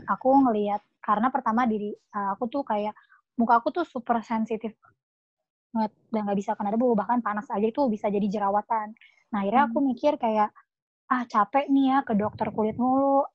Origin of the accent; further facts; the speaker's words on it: Jakarta, Indonesia; Aku asli Jakarta.